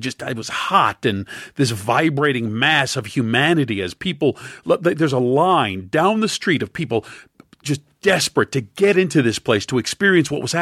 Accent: Pennsylvania, United States; Blake and I were from the East Coast, and Blake was from Georgia. I was from Pennsylvania.

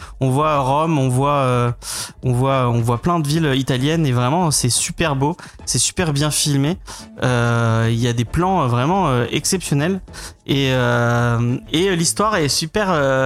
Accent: Auvergne-Rhône-Alpes, France; moi j'ai grandi en Savoie

